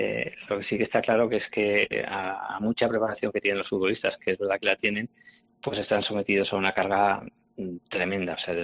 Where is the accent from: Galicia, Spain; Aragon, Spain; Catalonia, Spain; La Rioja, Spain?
Aragon, Spain; Huesca; Llevamos siempre Huesca por bandera y yo creo que es difícil que la gente que nos conoce de cerca no sepa que somos de Huesca